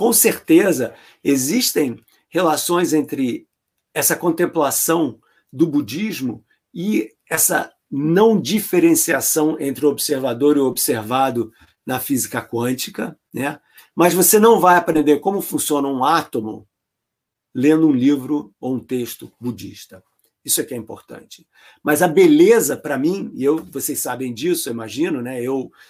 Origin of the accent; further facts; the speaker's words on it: Rio de Janeiro, Brazil; Um garoto crescendo no Rio de Janeiro, descobriu o livro dele por acidente na biblioteca